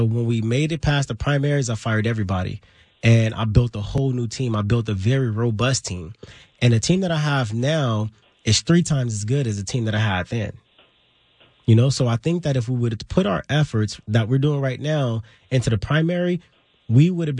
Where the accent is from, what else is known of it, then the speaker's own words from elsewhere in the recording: South Central, California, United States; one thing that people weren't counting on is the fact that I'm from South Central.